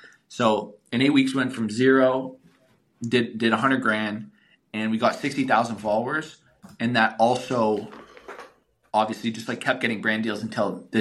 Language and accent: English; Canada; I'm a Canadian.